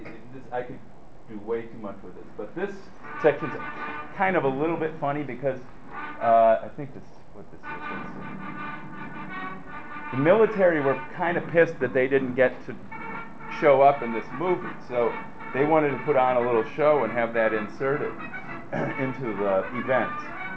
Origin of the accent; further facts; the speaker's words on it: Madison, Wisconsin, United States; I grew up in Madison and went to Wisconsin